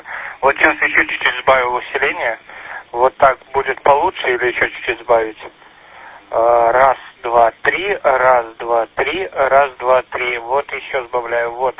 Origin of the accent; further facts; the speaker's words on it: Bobruisk, Mogilev Region, Belarus; also born or lived in Saint Petersburg; Вот я сейчас 5 лет прожил в Питере, сейчас вернулся в родной город, в Бобруйск, Критейдж Бобруйск.